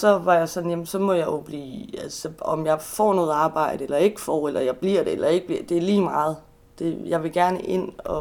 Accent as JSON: {"language": "Danish", "town": "Copenhagen", "region": "Capital Region of Denmark", "country": "Denmark", "said": "Så det er jo fordi, at jeg kommer jo fra København, og jeg har min familie og nevø"}